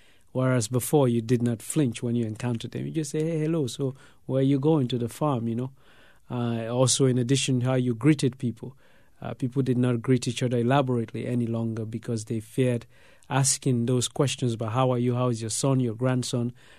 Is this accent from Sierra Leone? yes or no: yes; Sierra Leone; first language Mende; English is a second language; I speak some languages in Sierra Leone, in particular Mende, which is my mother tongue.